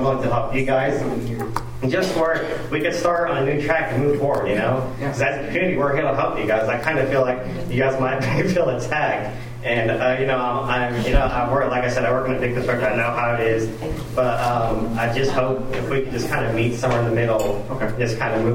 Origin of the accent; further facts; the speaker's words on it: Bakersfield, California, United States; Actually, born and raised in Bakersfield, grew up my whole life.